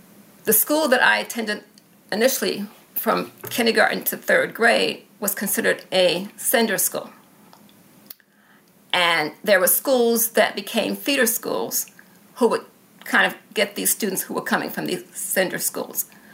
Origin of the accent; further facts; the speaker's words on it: New York City, New York, United States; I grew up in New York City schools, public school system. All my education was in the state of New York. All four of my degrees are from the state of New York.